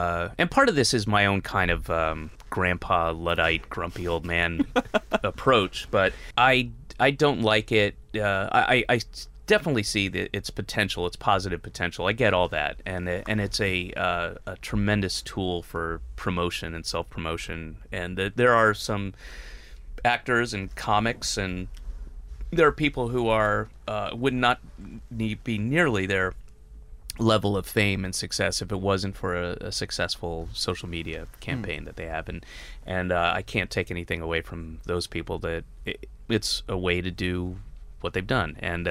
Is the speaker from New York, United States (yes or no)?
yes; New York, United States; also born or lived in Atlanta; I was born in Atlanta in the South, and but moved away when I was like five. So then I came from New York, and I was an alien to so many people